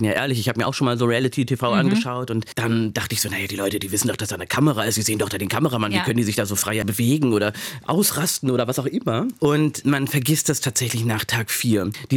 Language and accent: German; Bad Belzig, Brandenburg, Germany; Ich bin ja auf dem Land groß geworden. Ich komme ja aus Bad Belzig, da aus so einem kleinen Dorf daneben.